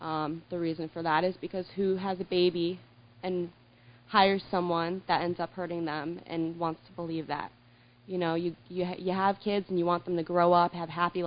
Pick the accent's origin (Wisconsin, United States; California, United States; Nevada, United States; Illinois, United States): California, United States; I grew up in California, very good family.